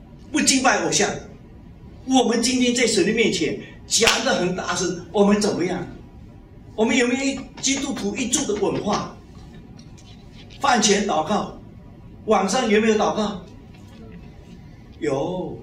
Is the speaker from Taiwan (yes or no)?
no; Fuzhou, Fujian, China; 我们福州人哈，我们福州人吃的跟人家有一些一套一些菜啊，什么东西都很特别的。